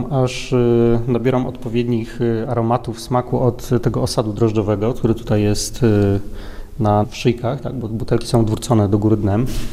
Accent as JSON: {"language": "Polish", "town": "Zielona Góra", "region": "Lubusz Voivodeship", "country": "Poland", "tie": "born or raised there", "also_born_or_lived": "Wrocław", "said": "Jestem rodowitym zielonogórzaninem, także urodziłem się tutaj w tym mieście, tutaj się wychowałem, spędziłem większość swojego życia, chociaż była też dłuższa przerwa, bo na studia wyjechałem do Wrocławia."}